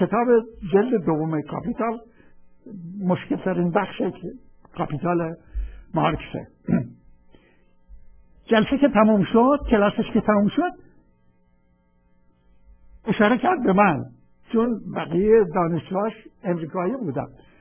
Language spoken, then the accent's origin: Persian; Khuzestan, Iran; چون من بچه خوزستانم.